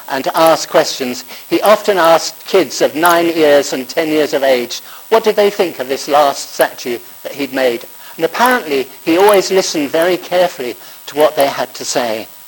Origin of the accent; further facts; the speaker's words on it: United Kingdom; After all, we're British, we know most things.